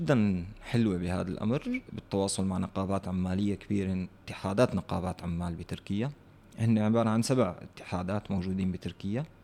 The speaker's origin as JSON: {"language": "Arabic", "country": "Syria", "lives_now": "Istanbul, Turkey", "said": "يعني هلا نحن قلنا هون 10 سنين كسوريين"}